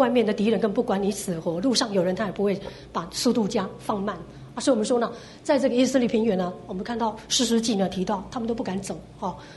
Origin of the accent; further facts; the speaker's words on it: Taiwan; 日本人很怕我们台湾人做官